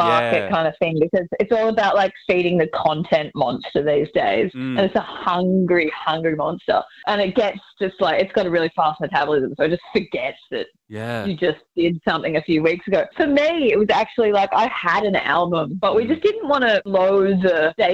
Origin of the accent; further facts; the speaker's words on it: Byron Bay, New South Wales, Australia; I know, I grew up in Byron. I always used to kind of hate it.